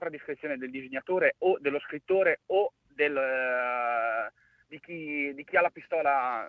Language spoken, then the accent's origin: Italian; Marche, Italy; Io poi sono marchigiano, quindi.